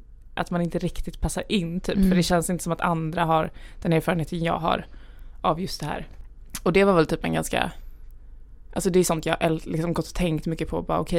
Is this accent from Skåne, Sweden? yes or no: yes; Lund, Skåne, Sweden; also born or lived in Gävle; jag är född i Gävle. Mina föräldrar är från Gävle. Och uppvuxna i Gävle. Och sen när jag var typ 5 år tror jag flyttade vi ner till Lund. Så mina föräldrar har ju verkligen inte skånskan.